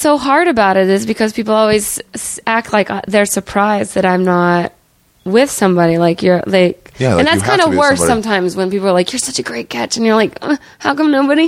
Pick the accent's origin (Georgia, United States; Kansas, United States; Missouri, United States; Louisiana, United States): Georgia, United States; We don't like Alabama if we're from Georgia.